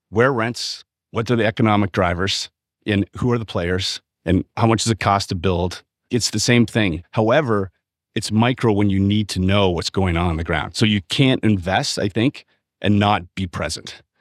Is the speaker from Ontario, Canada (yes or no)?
yes; Burlington, Ontario, Canada; I am Canadian. Blair and I grew up just west of Toronto, a place called Burlington. Looked at the steel mill every day growing up in Hamilton.